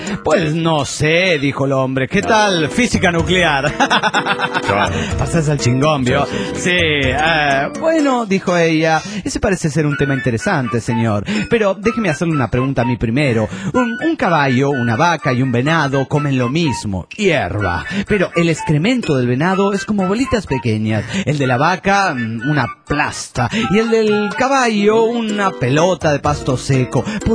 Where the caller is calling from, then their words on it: Quebec, Canada; Hola, soy … de Quebec, Canadá.